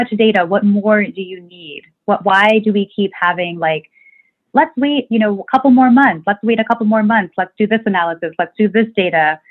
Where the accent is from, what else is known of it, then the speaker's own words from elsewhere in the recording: United States; I grew up here in Montgomery County. I went to Capesburg High School. Like it was always my dream to be in my community.